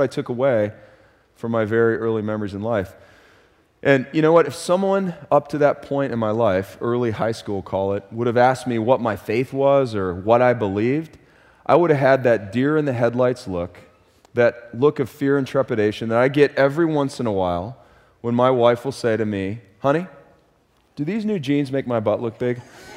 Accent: Detroit, Michigan, United States; I grew up in Detroit, Michigan, one of four kids, the oldest of four kids, and my parents had three of us by the time they were 21 years old.

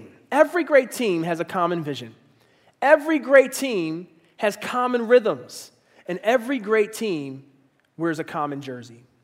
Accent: Philadelphia, Pennsylvania, United States; I'm originally from Philadelphia, so I have to put Rocky on the list.

